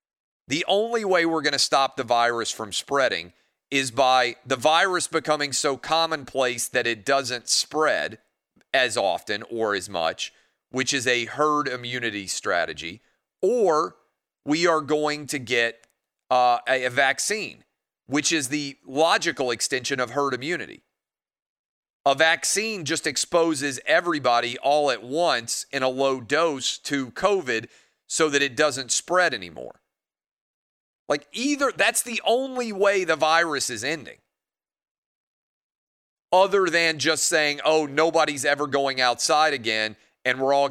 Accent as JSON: {"language": "English", "town": "Nashville", "region": "Tennessee", "country": "United States", "tie": "born or raised there", "said": "In my hometown of Nashville right now, they stop allowing people to be in bars and restaurants at 11."}